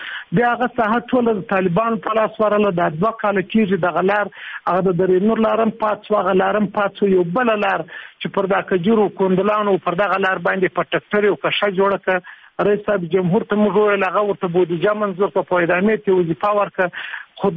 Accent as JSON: {"language": "Pashto", "region": "Uruzgan", "country": "Afghanistan", "tie": "born or raised there", "said": "د چورې ولسوالۍ ده چې زه خپله په هغه ولسوالۍ کښې زېږېدلی او لوی سوی یم"}